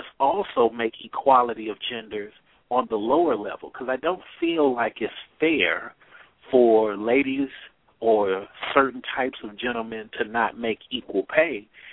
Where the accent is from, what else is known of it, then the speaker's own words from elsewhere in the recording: California, United States; because in California, I'm from the Bay Area